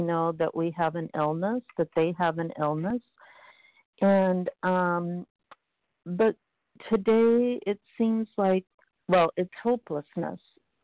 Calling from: Washington, United States; calling, recovered, calling from Washington State.

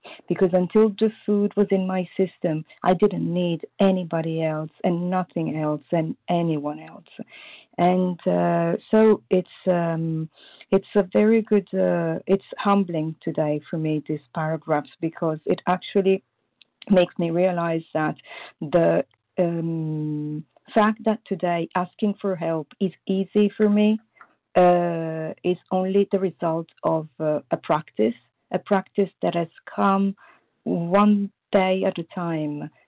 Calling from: Paris, Île-de-France, France; I'm calling from Paris, France.

